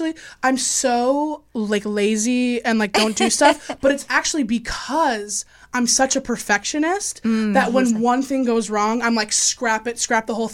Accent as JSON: {"language": "English", "town": "Chicago", "region": "Illinois", "country": "United States", "lives_now": "Los Angeles, United States", "said": "No, I'm from Chicago. Oh, my family's from the Dakotas."}